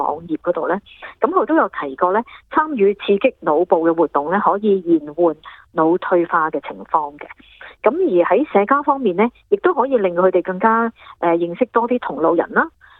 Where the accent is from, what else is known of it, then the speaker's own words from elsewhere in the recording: China; 即係我哋中國人都有呢個美德嘅